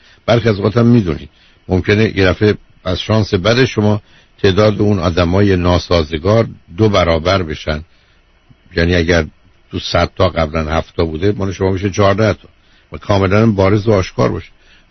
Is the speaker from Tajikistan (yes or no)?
no; Iran; تو ایرانی من ایرانی هستم این تعیین کننده است.